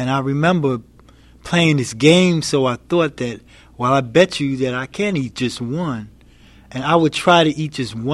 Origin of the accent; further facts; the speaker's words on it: New York City, New York, United States; I grew up in Queens, man, New York.